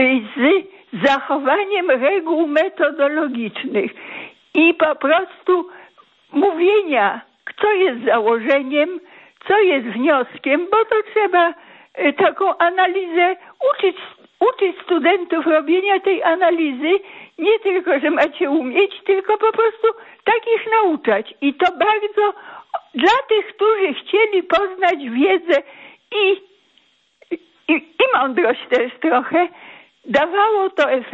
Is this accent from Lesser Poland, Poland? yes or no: no; Lublin, Lublin Voivodeship, Poland; No jestem z Lublina